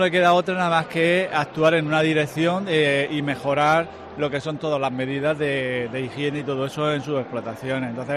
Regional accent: Region of Murcia, Spain; en la región de Murcia, que es de donde vengo yo

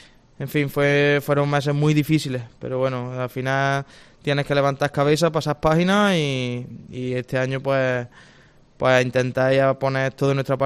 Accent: Córdoba, Andalusia, Spain; como cordobés, jugar en el Córdoba es un sueño y sí que es verdad que jugar en el equipo de tu tierra

